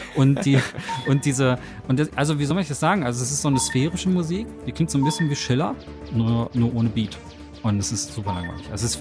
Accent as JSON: {"language": "German", "country": "Thailand", "said": "Finde ich ja total cool, dass es aus meinem Heimatland kommt."}